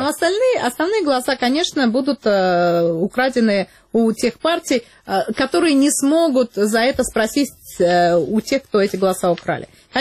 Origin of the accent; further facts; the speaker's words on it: Saint Petersburg, Russia; я, так как я из Питера, я вот лучше знаю про Питер.